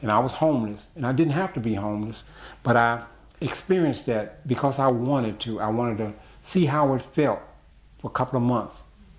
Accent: Mississippi, United States; I'm a country boy. I was born and raised in Mississippi.

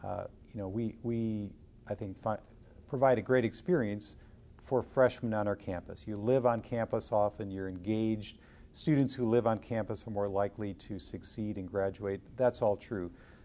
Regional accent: Wisconsin, United States; I grew up in Wisconsin. Neither of my parents finished high school. So I'm a first-generation college student.

